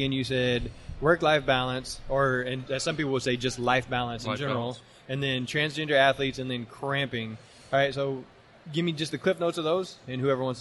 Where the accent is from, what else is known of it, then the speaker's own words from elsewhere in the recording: Houston, Texas, United States; I'm from Houston.